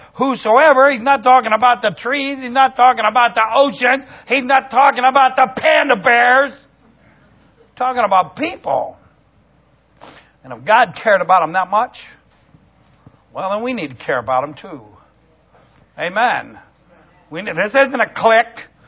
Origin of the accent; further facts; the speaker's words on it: Toledo, Ohio, United States; when I was a kid, I grew up outside Toledo, Ohio. And when I was a kid, we went to the Toledo Zoo.